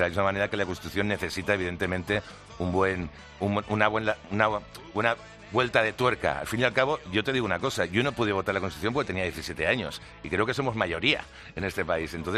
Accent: Barcelona, Catalonia, Spain; Soy el artista barcelonés con más canciones sobre Barcelona ciudad.

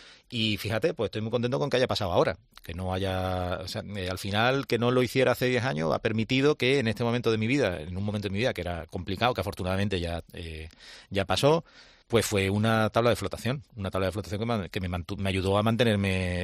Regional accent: Andalusia, Spain; yo soy andaluz y ser andaluz, la Semana Santa forma parte indisoluble de mi cultura

